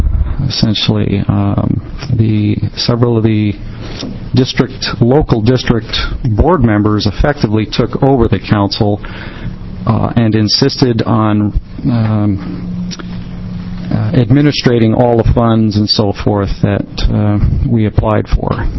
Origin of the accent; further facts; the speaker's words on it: Beaver, Oregon, United States; I'm here from Beaver, Oregon, and I'm a board member of the Native Fish Society.